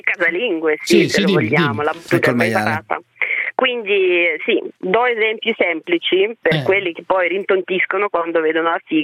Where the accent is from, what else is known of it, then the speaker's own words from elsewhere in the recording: Russia; Russa. Oh, più russa di così non esiste.